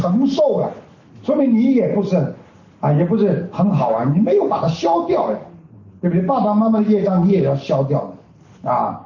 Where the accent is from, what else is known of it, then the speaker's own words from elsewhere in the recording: China; 我们中国人讲师父